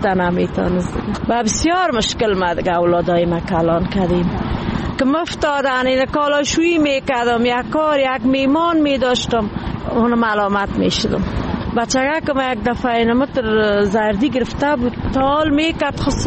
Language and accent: Persian; Kabul, Afghanistan